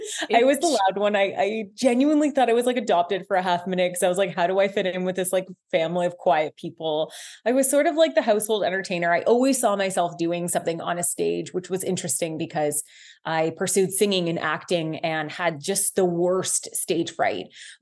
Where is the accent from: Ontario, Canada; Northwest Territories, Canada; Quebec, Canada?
Ontario, Canada; Guelph; I am from Guelph, Ontario. I'm back in my hometown. I live 5 minutes away from my parents.